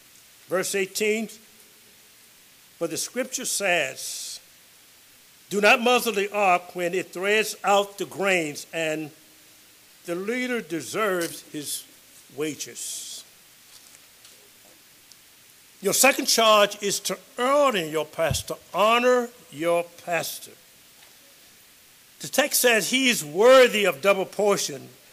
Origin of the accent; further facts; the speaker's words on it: Virginia, United States; And by the way, I'm a Virginian. I'm born and raised in Virginia.